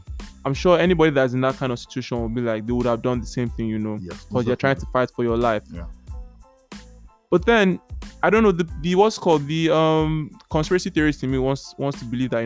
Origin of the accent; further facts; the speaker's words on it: Nigeria; I'm Nigerian, so like, I've learned not to trust the police.